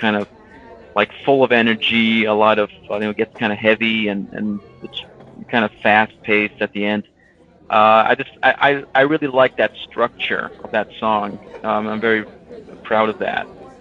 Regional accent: Norway; I'm from Norway. We'd love to play Norway, Sweden, Denmark.

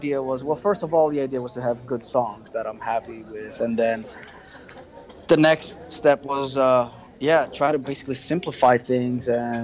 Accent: Greece; I started playing guitar with you, and I come from Greece, and you'd never been there

